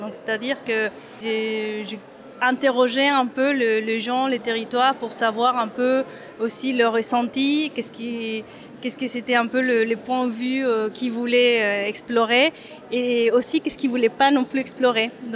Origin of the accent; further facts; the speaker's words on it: Mexico City, Mexico; now in France; je suis photographe, artiste photographe. Je suis d'origine mexicaine, enfin, je viens du Mexique, de la ville de Mexico. Ça fait 15 ans que j'habite en France